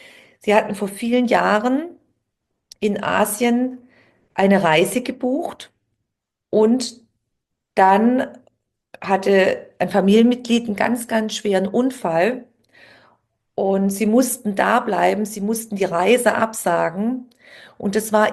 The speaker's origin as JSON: {"language": "German", "region": "Baden-Württemberg", "country": "Germany"}